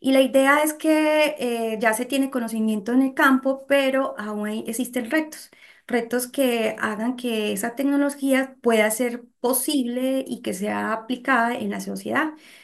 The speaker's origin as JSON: {"language": "Spanish", "country": "Colombia", "lives_now": "Chillán, Chile", "said": "Soy colombiana, estoy estudiando un doctorado en recursos hídricos y energía para la agricultura en la Universidad de Concepción, en el campus Chillán. Entonces, por ende, vivo en Chillán."}